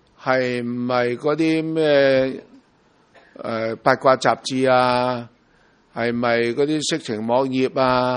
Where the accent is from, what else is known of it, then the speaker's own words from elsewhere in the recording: Hong Kong; 中国人，我们香港人很少书的，是吧？